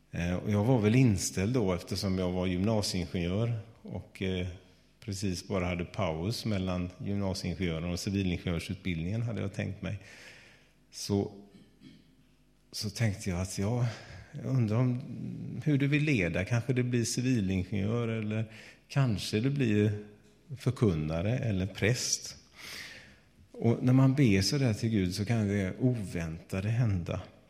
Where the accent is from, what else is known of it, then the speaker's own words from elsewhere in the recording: Gothenburg, Västra Götaland County, Sweden; under hela min uppväxt då, så var det ungefär så där att när jag var hemma i Göteborg bland syskonen